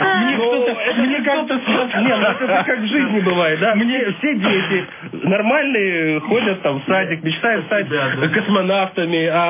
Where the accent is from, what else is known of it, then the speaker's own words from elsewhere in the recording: Lviv, Lviv Oblast, Ukraine; moved away; мы все земляки, потому что мы все из Украины. Только в разное время мы сюда приехали. Володя-то из Одессы, это Ростик из Донецка, я из Львова.